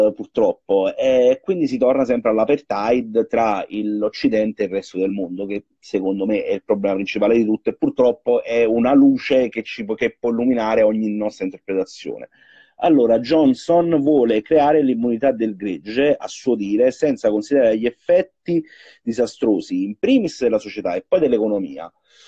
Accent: Campania, Italy; accent: Campanian; faccio l'esempio, sono campano, come avrete sentito dal dialetto

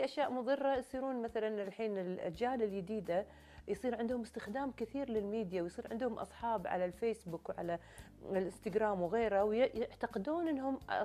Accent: Kuwait; وخدمة حق بلدي الكويت

